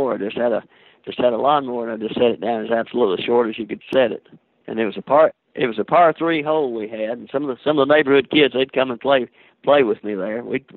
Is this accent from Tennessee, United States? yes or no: yes; Lewisburg, Tennessee, United States; It was in Middle Tennessee. It was about 70 miles south of Nashville, and 20 miles south of Lewisburg, Tennessee, where I was born and where I went to high school.